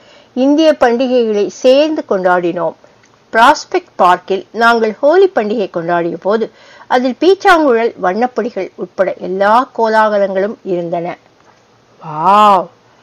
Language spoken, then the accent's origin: Tamil; India; now in United States; நான் இந்தியன் என்பதே அமெரிக்கனாக இருப்பதில் ஒரு முக்கிய பங்கு வகிக்கிறது.